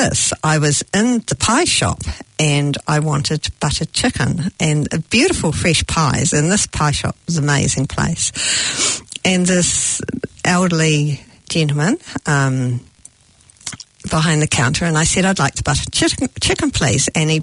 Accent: New Zealand; I'm so Kiwi in so many ways, but I have travelled so much, you know.

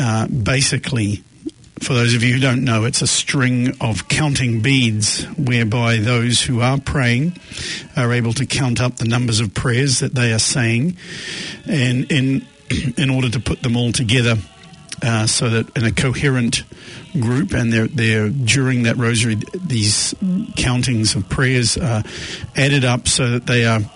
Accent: New Zealand; as we're coming from New Zealand, we're going to pray some of the rosary in English, some of it in Latin

